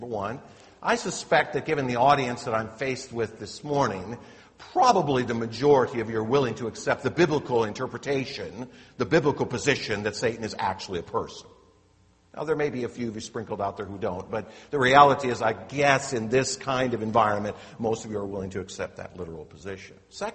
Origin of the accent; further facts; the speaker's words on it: Kansas, United States; I am not, as you know, a Southern Baptist. I'm from Kansas